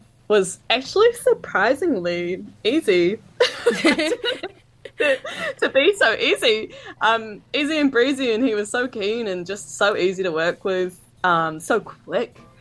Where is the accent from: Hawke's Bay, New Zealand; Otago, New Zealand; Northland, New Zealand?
Otago, New Zealand; Arrowtown; Well, I grew up in Arrowtown